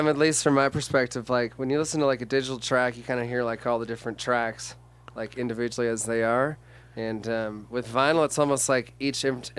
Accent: Chicago, Illinois, United States; I grew up in Chicago, so obviously kind of where I was growing up, there was a lot of blues presence.

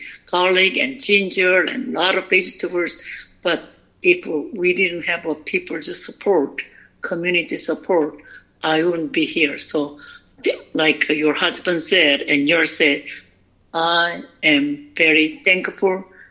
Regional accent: South Korea; I grew up in Catholic in Korea.

